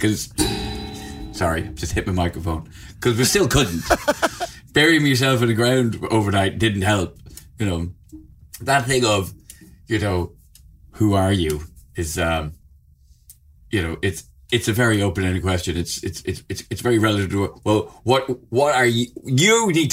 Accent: Ireland; now in United Kingdom; I'm a comedian from Ireland who lives in England and is coming to Australia.

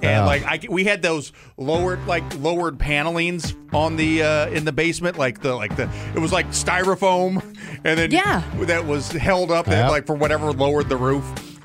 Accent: Missouri, United States; Growing up in Missouri, you know, with all the water and all the rain

